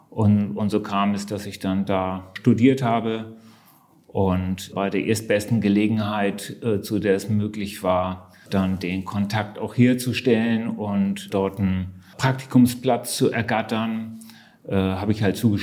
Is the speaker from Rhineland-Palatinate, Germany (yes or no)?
no; Hamburg, Germany; Ja, ich bin Hamburger und begeisterter Hamburger, liebe diese Stadt